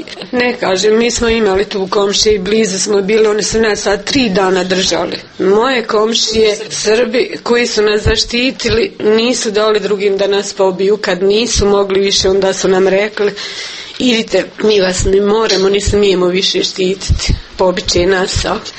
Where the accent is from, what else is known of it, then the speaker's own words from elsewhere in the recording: Konjević Polje, Republika Srpska, Bosnia & Herzegovina; Rodom sam od Konjović polja u Glogovoj sam bila udata.